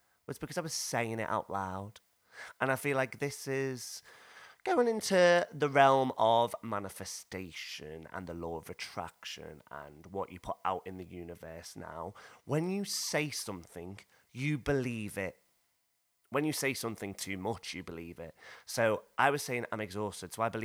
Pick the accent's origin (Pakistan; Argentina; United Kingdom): United Kingdom; Liverpool, North West England; moved away as an adult; now in London, United Kingdom; I'm 31 years old and I was born and bred in Liverpool. And I moved to London, where I live now, when I was 18 to go to theatre school.